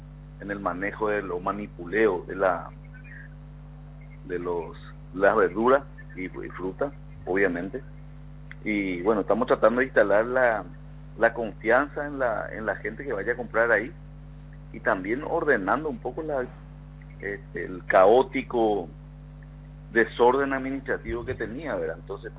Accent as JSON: {"language": "Spanish", "country": "Paraguay", "said": "Así es que estamos muy entusiasmados como paraguayos"}